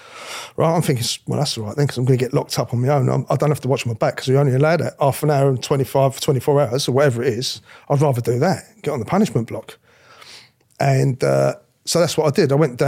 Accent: London, United Kingdom; because I'm from the East End anyway

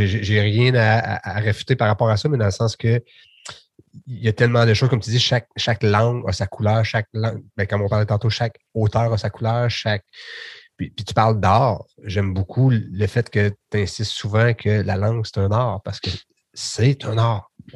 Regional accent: Quebec, Canada; Moi, je suis québécois, ma langue première est française. Je me débrouille en anglais

